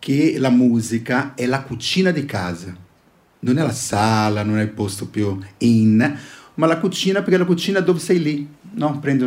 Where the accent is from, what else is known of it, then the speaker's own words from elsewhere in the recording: João Monlevade, Minas Gerais, Brazil; João Monlevade, e poi vi racconterò in un testo perché. Ero in Brasile